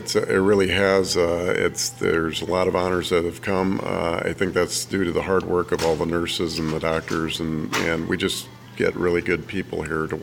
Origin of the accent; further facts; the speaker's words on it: Lamar, Colorado, United States; This is my hometown. They needed a doctor, and so I was coming back.